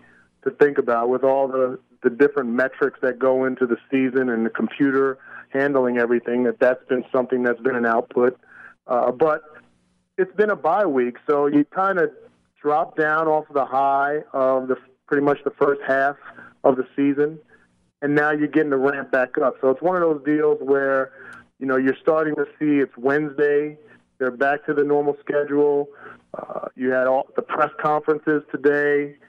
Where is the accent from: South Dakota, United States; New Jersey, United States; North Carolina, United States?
New Jersey, United States; Even though I was from Jersey, I grew up a Marcus Allen fan.